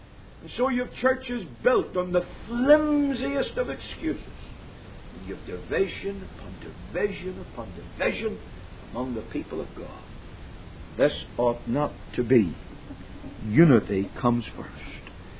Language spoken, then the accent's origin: English; Northern Ireland, United Kingdom; now in United States; I'm not an American, as you've probably gathered from my accent. It's not quite pure Yankee or pure Dixie either.